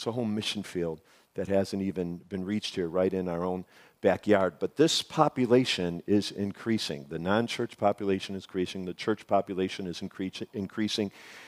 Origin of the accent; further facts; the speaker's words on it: Chicago, Illinois, United States; We heard about this big church out in Chicago, my hometown, that was doing an amazing job of it.